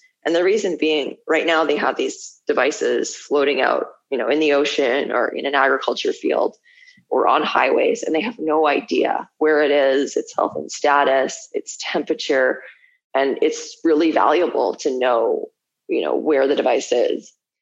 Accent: Manitoba, Canada; born or raised there

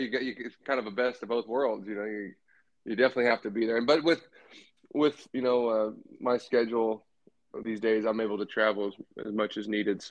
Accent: Bakersfield, California, United States; So, man, so I'm from Bakersfield, California. I'm 31 years old, just out here trying to make a living in this world.

